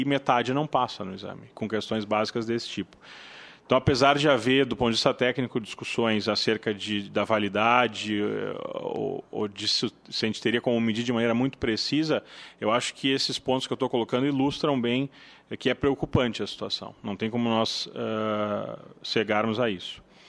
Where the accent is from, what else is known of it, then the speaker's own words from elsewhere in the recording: Rio Grande do Sul, Brazil; moved away as an adult; now in São Paulo, Brazil; Sou gaúcho, me formei no Rio Grande do Sul, mas exerço a profissão em São Paulo já há mais de 10 anos